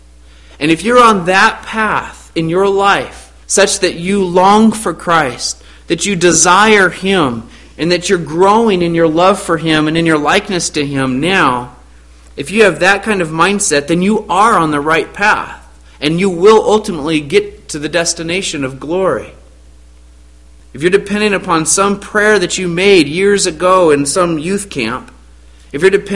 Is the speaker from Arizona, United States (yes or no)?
yes; Arizona, United States; I remember growing up in Arizona, taking our four-wheel drive truck off-road